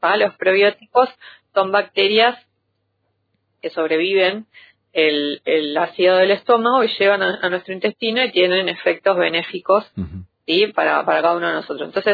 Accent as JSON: {"language": "Spanish", "country": "Uruguay", "said": "esforzándonos como uruguayos para comer pescado"}